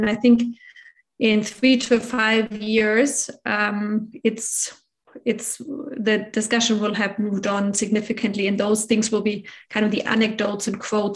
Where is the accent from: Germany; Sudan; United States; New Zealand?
Germany; I'm from Germany